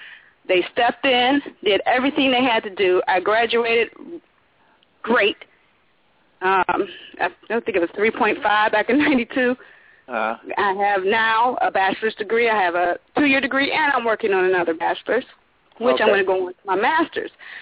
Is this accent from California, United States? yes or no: no; Minnesota, United States; moved away; I'm from Minnesota, but I don't live there anymore.